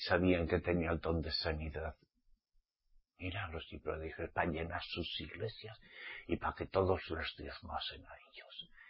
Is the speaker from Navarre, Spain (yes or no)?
yes; Pamplona, Navarre, Spain; de mi tierra, Pamplona, Navarra.